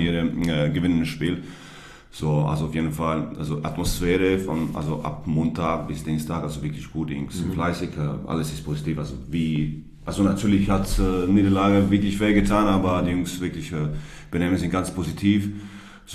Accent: Zadar, Zadar County, Croatia; German is a second language; als ich in Zadar gekommen bin, also meine Heimat

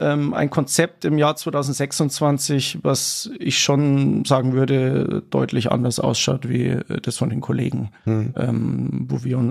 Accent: Munich, Bavaria, Germany; Jetzt bin ich Münchner

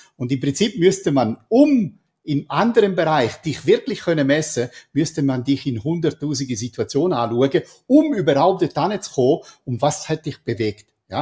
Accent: Switzerland; Ja, du weißt, ich bin ein Schweizer und ich liebe Schweizer und liebe die Schweiz

